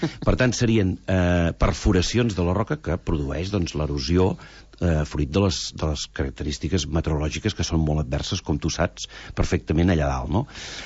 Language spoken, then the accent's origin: Catalan; Girona, Catalonia, Spain; Jo sóc gironí, i bueno, he tingut la sort que tota la vida he anat a llançar, ja els avis hi tenien casa